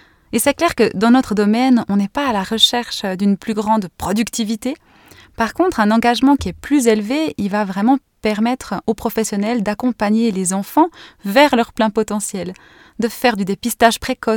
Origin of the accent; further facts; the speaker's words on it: Neuchâtel, Switzerland; je me suis installée dans mon van, au calme, au vert, dans la campagne neuchâteloise, là où j'ai grandi